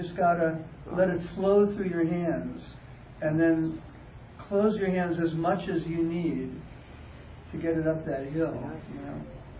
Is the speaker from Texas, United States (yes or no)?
no; Chicago, Illinois, United States; when I was a kid, I grew up in Chicago.